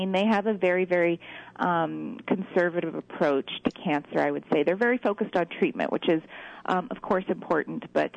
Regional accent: Canada; now I'm Canadian, so but we do have similar systems.

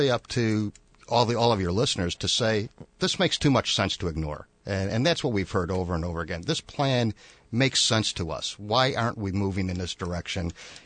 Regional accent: McHenry, Illinois, United States; I'm from McHenry originally, just barely south of where this is.

